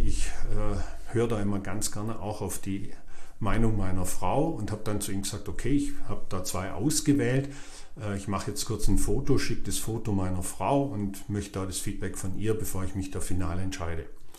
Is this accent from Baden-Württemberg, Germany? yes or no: yes; Baden-Württemberg, Germany; ich bin Schwabe, ich spare auch ganz gern mal einen Euro.